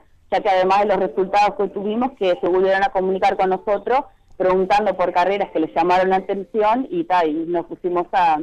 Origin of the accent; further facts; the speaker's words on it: Guichón, Paysandú, Uruguay; yo soy de Guichón.